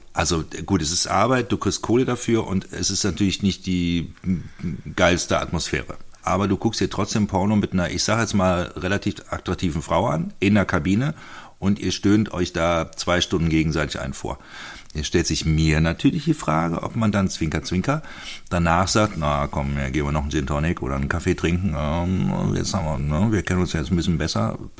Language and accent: German; Eifel, Germany; Ich komme ja aus der Eifel